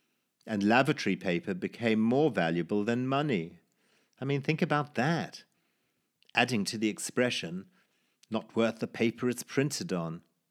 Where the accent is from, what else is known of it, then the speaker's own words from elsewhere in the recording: London, United Kingdom; accent: Cockney; Sorry, once again my accent comes out Cockney rather than Australian.